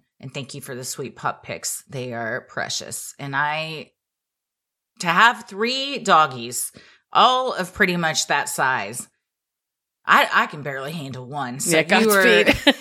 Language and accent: English; Gainesville, Georgia, United States; I grew up in Gainesville, Georgia, and lived on Lake Lanier for most of my childhood.